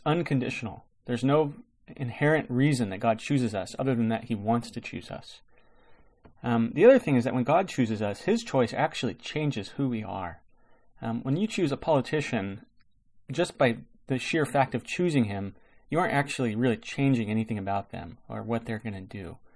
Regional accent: United States; now in ?; I can tell you, as an American living here, that your election season is mercifully short.

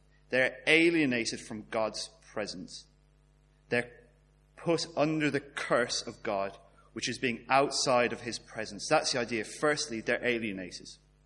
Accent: Ireland; Most of you know I'm an Irishman and a pretty proud Irishman.

